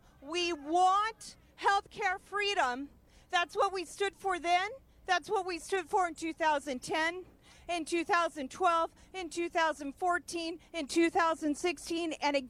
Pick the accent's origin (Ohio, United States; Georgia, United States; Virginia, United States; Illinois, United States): Georgia, United States; Atlanta; I'm from Atlanta, and this is cold.